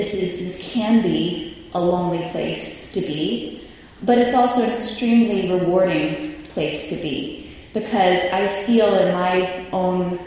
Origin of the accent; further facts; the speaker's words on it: New York City, New York, United States; And so for me, there were real experiences growing up in New York of Zion-like community.